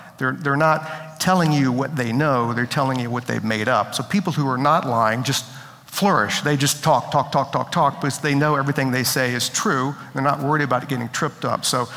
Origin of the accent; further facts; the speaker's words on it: Richmond, Virginia, United States; I grew up in Richmond, Virginia, and I was a sort of kid who was, I planned all the adventures for the neighborhood